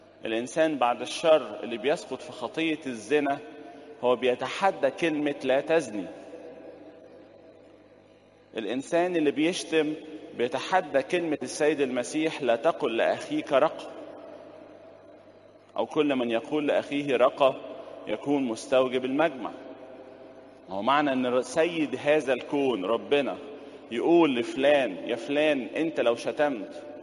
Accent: Egypt; يقول لك يا سلام لو حظ يحصل عندنا في مصر الكلام ده.

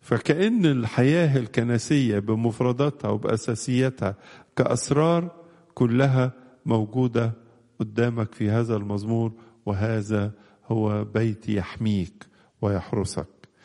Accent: Egypt; في بلادنا مصر

